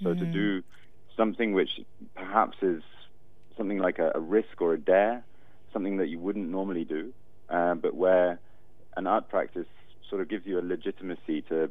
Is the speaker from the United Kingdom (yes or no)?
yes; United Kingdom; I mean, except I'm British, so I guess I'm sort of electable in that sense.